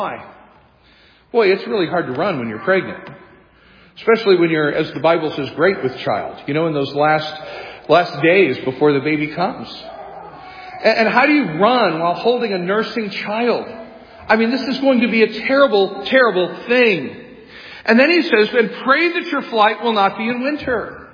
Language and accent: English; St. Louis, Missouri, United States; You know, I grew up here in St. Louis